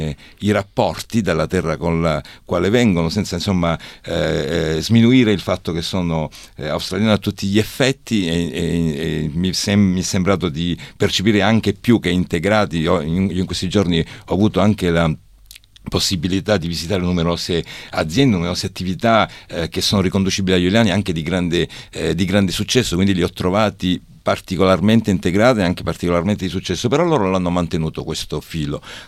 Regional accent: Canneto, Sicily, Italy; perché anche io sono di Canneto.

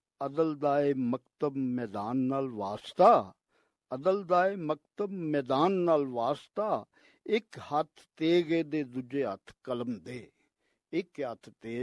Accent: Lahore, Punjab, Pakistan; ਮੈਂ ਅੱਲਾ ਦੇ ਫਜ਼ਲ ਕਰਮ ਨਾਲ ਬਿਲਕੁਲ ਪਿਓ ਦਾਦੇ ਤੋਂ, ਬਲਕਿ ਉਦੋਂ ਵੀ ਅੱਗੇ ਤੋਂ ਲਾਹੌਰ ਦਾ ਹੀ ਰਹਿਣ ਵਾਲਾ, ਲਾਹੌਰ ਦਾ ਹੀ ਜੰਮ ਪਲ ਹਾਂ।

